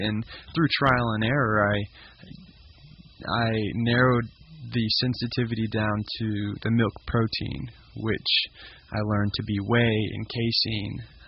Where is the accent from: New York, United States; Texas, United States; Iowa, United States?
Texas, United States; Lubbock; I am born and raised in Lubbock, Texas. I graduated from Abilene Christian University in 2021 and have been working here in town since.